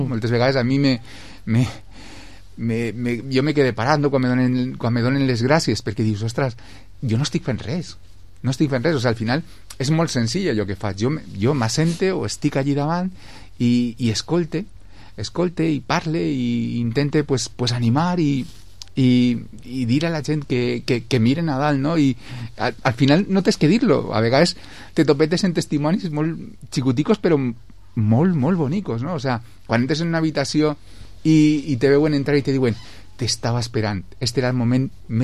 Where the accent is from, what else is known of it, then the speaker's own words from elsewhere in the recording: Vila-real, Valencian Community, Spain; al ser també d'ací, soc de Villarreal, estic en la vall, he estat en Betxí